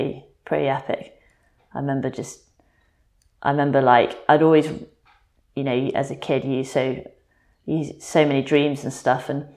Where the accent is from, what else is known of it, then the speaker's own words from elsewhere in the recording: United Kingdom; as a Brit, racing and riding at Fort William as you're a kid growing up